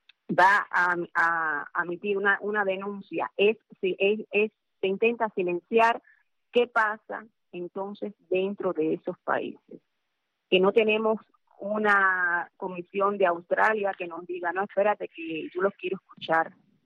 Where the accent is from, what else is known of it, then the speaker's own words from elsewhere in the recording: Cuba; moved away; Yo me fui de Cuba en el 96